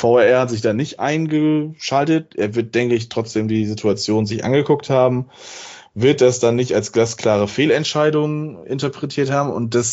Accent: Bremen, Germany; den ich als Bremer ganz ehrlich sagen muss

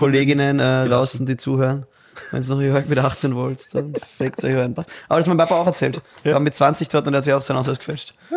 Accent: Salzburg, Austria; ich hier als Wien-Tourist, als Salzburger.

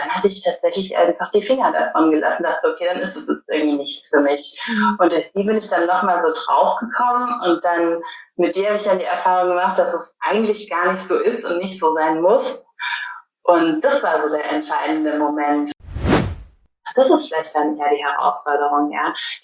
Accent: Berlin, Germany; Ich bin aus Berlin, wie du ja auch

